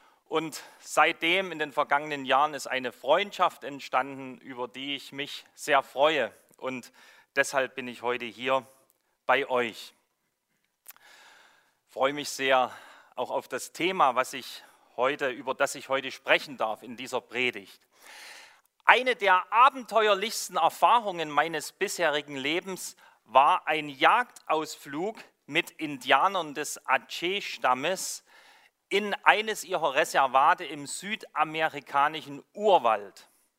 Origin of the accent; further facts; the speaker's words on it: Saxony, Germany; meinem Akzent habt ihr bestimmt schon erkannt, dass Westfalen nicht meine Heimat ist. Ich komme nämlich aus dem schönsten Bundesland Deutschlands, das ist Sachsen. Dort bin ich aufgewachsen, so ja, fast am Rande des Erzgebirges.